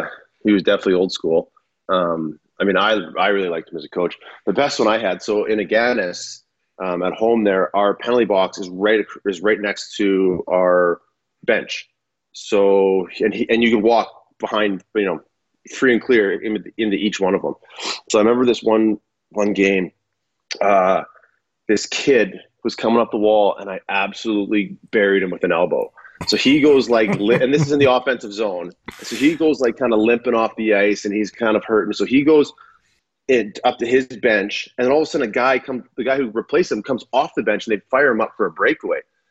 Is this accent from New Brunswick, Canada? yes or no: no; Saskatchewan, Canada; growing up in Saskatchewan, I mean, I'm pretty green